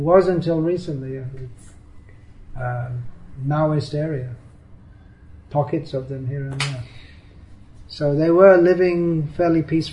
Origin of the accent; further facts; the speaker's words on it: England, United Kingdom; even when I was a kid growing up in England